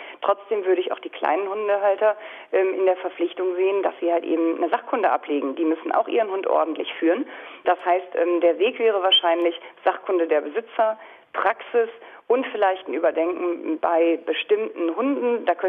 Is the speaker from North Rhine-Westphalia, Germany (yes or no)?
no; Lower Saxony, Germany; wir haben in Niedersachsen, ich komme aus Niedersachsen